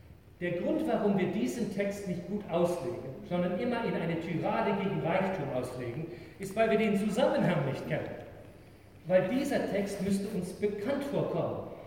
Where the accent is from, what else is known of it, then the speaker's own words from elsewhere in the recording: Canada; German is a second language; now in Germany; Tradition in meiner Heimat in Kanada ist, dass unsere Friedhöfe, heute gibt es die auch, aber früher lagen sie alle weit aus den Städten raus.